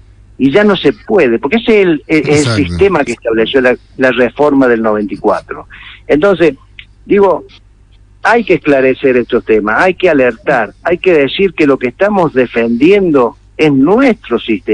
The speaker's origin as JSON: {"language": "Spanish", "town": "Villa Mercedes", "region": "San Luis", "country": "Argentina", "said": "yo soy de San Luis, pero soy de Villa Mercedes. Villa Mercedes es una ciudad de 120.000 habitantes."}